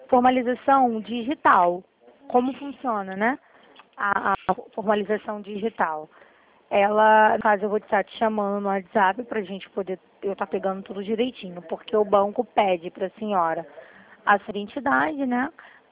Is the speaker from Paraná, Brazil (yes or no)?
no; Rio de Janeiro, Brazil; eu sou do Rio de Janeiro